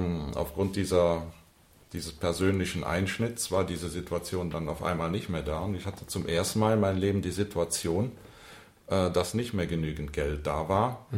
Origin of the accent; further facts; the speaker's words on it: Germany; now in Munich, Germany; Ich stamme ursprünglich aus dem Rheinland, habe in Aachen studiert, Elektrotechnik und habe danach dann gleich den ersten großen Wunsch erfüllt. Ich bin nach München gegangen.